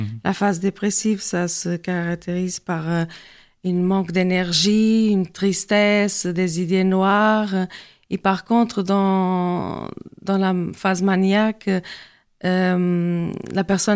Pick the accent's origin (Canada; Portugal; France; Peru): Portugal; French is a second language; je suis professeure de portugais parce que je suis portugaise. Je suis aussi diplômée en art plastique, mais au Portugal.